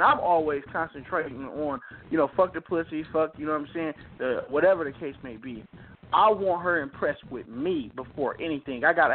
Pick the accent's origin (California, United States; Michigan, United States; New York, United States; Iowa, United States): Michigan, United States; Detroit; because I'm from Detroit originally